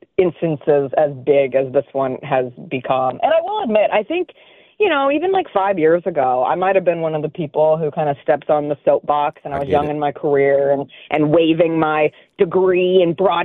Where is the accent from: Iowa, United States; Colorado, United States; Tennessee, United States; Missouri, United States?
Colorado, United States; Denver; Growing up in Denver, I am a Broncos fan.